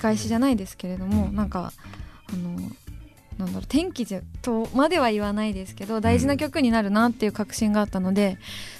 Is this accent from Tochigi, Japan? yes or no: yes; Utsunomiya, Tochigi, Japan; 私は宇都宮です。